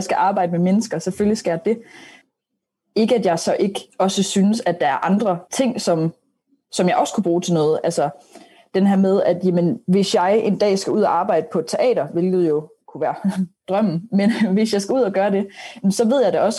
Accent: Aarhus, Central Denmark Region, Denmark; det passede perfekt med, at jeg kommer fra Aarhus

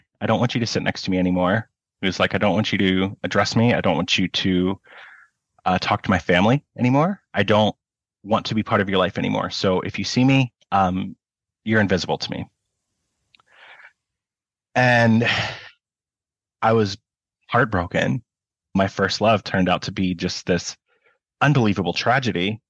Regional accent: Prince George, British Columbia, Canada; I was from Prince George.

